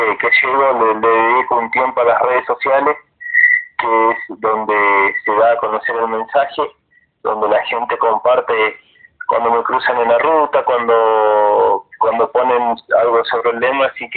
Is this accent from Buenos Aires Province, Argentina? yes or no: no; Los Menucos, Río Negro, Argentina; de donde soy oriundo, de Los Penucos, y acá me encuentro descansando con mi familia.